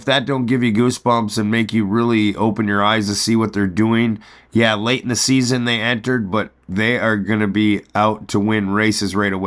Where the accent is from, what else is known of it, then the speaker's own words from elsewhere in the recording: Crandon, Wisconsin, United States; Big weekend, especially for me this weekend, Shane, with being my hometown.